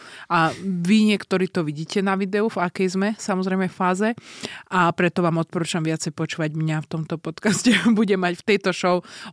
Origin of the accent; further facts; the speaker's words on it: Slovakia; čo som odišla zo severu, vyrastala som na dedine